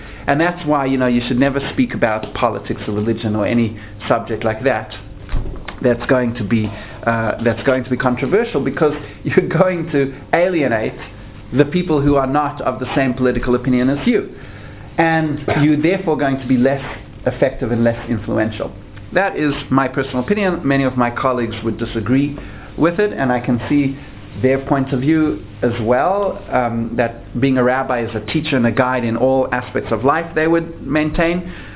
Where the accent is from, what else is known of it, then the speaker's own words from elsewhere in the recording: Canada; For example, I come from Canada